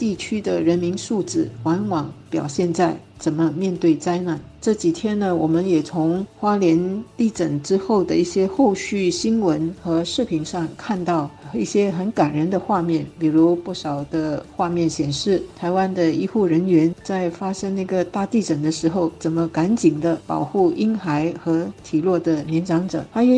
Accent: Singapore; 那新加坡基本上是没有天灾，我们是很幸运的

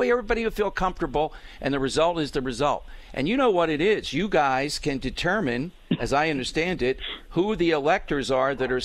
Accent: Philadelphia, Pennsylvania, United States; I'm Philadelphian all my life.

